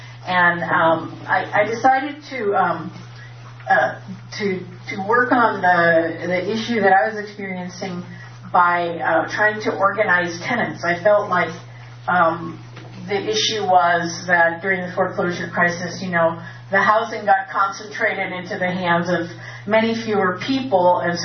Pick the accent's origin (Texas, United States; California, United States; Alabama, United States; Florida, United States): California, United States; Santa Cruz; I'm from Santa Cruz, pretty much. I came there as a child, and had a kid. I grew up there. I had a kid. I brought my kid up there.